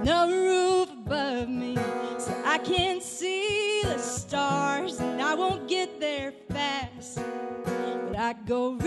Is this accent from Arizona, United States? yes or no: no; Mentone, Alabama, United States; also born or lived in Atlanta, United States / Tallahassee, United States; Well, I'm technically from Alabama and Georgia in equal parts. Mentone, Alabama, the middle of nowhere, and Atlanta, Georgia, middle of everything.